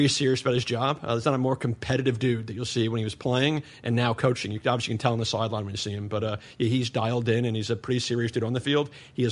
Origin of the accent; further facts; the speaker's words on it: New York, United States; You're growing up in New York.